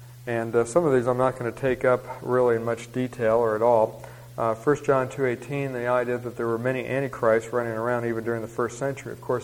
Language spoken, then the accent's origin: English; Arizona, United States; I grew up in Arizona, so the big joke was if California falls in the ocean, we have beachfront property.